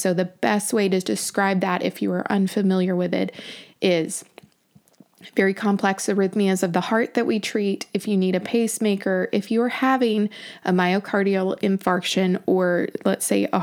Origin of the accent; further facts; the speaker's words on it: the South, United States; So I grew up in the South. I know I don't have a Southern accent. Most people are like, where's your Southern accent? I don't know. I guess I left it at home.